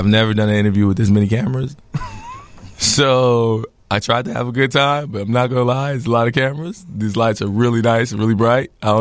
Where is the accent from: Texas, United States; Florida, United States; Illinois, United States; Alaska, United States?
Illinois, United States; Broadview; I represent Chicago, and I'm not even all the way from Chicago like that. So, like, I'm from Broadview, Maywood.